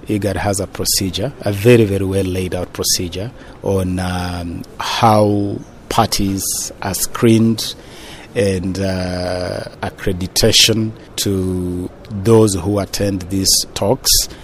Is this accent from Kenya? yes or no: yes; Kenya; I am a Kenyan.